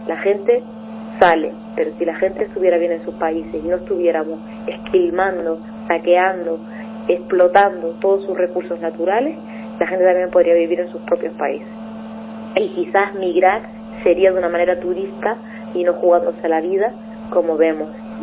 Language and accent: Spanish; Western Sahara; hablo como saharaui que está viendo expoliado los recursos naturales de su país día sí, día también en Canarias